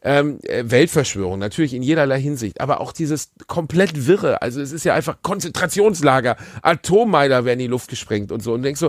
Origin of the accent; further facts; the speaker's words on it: Gelsenkirchen, North Rhine-Westphalia, Germany; Ich komme aus Gelsenkirchen.